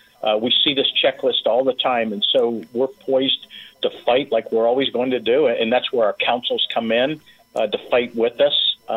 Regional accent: Lima, Ohio, United States; With Bob Cupp, he's from my hometown of Lima, Ohio. I'm a union pipe fitter from that area.

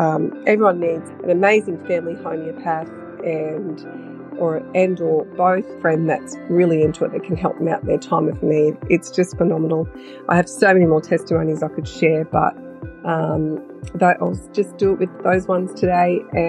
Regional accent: New South Wales, Australia; I'm from the Clarence Valley in New South Wales, Australia.

